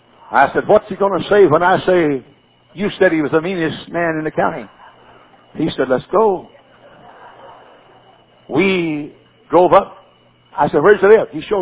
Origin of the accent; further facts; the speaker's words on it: Texas, United States; Because Texas is a bootlegging state in America. That's my home state. I'm proud of it.